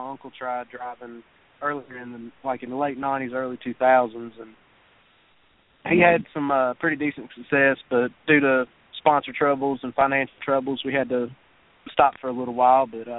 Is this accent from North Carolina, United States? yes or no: yes; North Carolina, United States; And with my hometown being really close to Bowman Gray Stadium